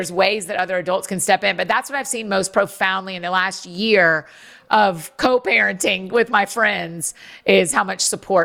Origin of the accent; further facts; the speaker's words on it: Nashville, Tennessee, United States; Well, I'll tell you, I'm from Nashville, and I've lived in Nashville for 15 years.